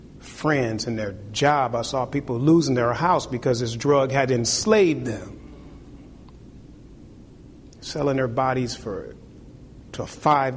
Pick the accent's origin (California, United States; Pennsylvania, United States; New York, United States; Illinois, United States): California, United States; Los Angeles; I remember growing up in Los Angeles in the 80s.